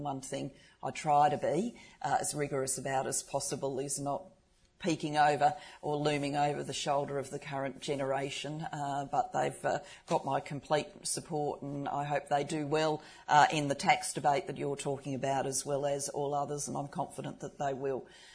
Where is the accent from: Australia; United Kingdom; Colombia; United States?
Australia; Adelaide, South Australia; And when I was growing up in Adelaide